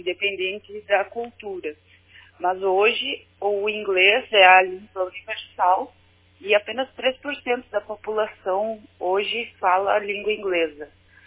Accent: Iraí, Rio Grande do Sul, Brazil; Eu nasci em Iraí, me criei aí, meus pais ainda residem aí, tenho minhas raízes aí, vou todo final de semana, sempre que estou disponível, estou indo para a minha cidade

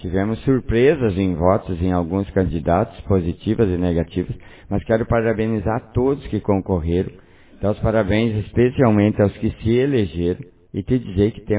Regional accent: Barra Grande, Brazil; Eu nasci, me criei na Barra Grande, estudei na Gorete, sempre participei da comunidade

